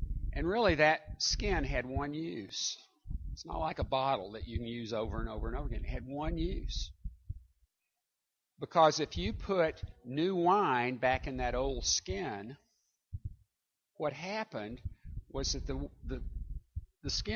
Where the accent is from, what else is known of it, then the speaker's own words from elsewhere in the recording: Little Rock, Arkansas, United States; I was a kid, I grew up in Little Rock, and my family we weren't what I would call wealthy people.